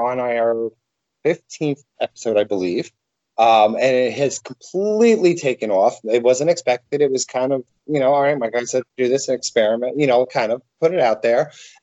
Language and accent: English; Pennsylvania, United States; He's from New York, and I'm from the Poconos. I'm the country, and he's the city witch.